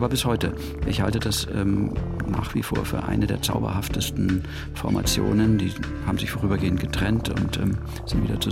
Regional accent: Munich, Bavaria, Germany; Also ich bin dann übrigens sehr bald umgezogen worden nach München. Ich bin eigentlich in München groß geworden.

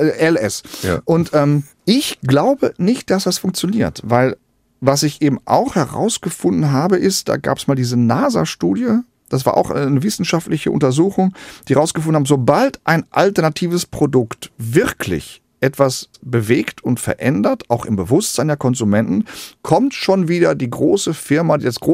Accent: Gelsenkirchen, North Rhine-Westphalia, Germany; Aber ich komme aus dem Ruhrgebiet, aus Gelsenkirchen.

